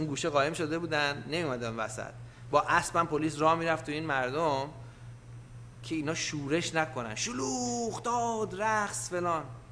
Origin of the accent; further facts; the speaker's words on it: Iran; من ایرانی هستم